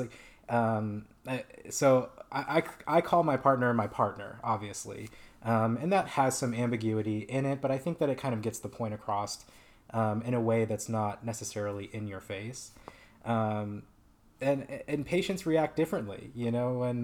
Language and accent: English; Maine, United States; So I'm from a very small town in northern Maine. We had about 900 to 1,000 people in my town. Very small, agricultural, small mines, kind of not a lot of diversity.